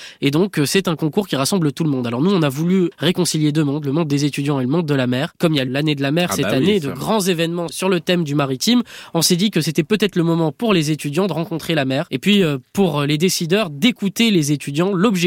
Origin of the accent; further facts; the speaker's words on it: Casablanca, Casablanca-Settat, Morocco; je suis né à Casablanca, au Maroc. Voilà, d'accord. J'ai grandi avec l'Atlantique et avec la Méditerranée.